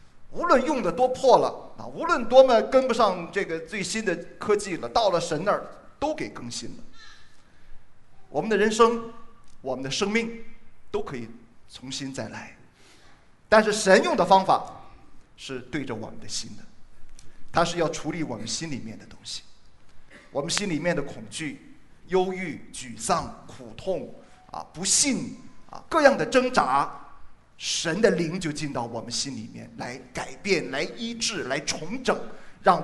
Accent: Yantai, Shandong, China; 我也是山东人，啊，我是山东烟台人啊，有没有老乡啊？

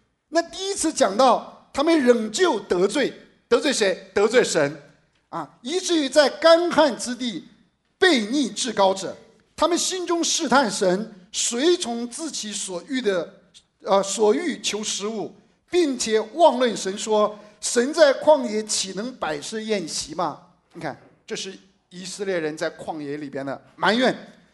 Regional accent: China; 我发现他们的胃和我们中国人的胃也是一样的。

